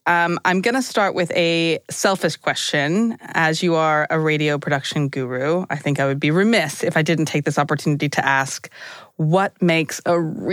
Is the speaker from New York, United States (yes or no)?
no; California, United States; I am from California.